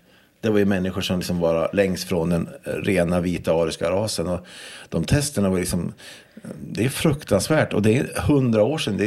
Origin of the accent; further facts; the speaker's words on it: Hudiksvall, Gävleborg County, Sweden; Det andra är när vi kommer från Hudik till Cirkus och vågar ta klivet till Cirkus med en föreställning som heter Elvis.